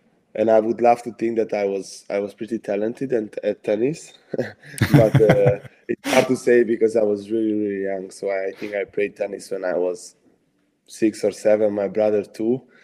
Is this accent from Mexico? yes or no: no; Hungary; So I'm 21. I'm from Hungary, and I currently play for Barceloneta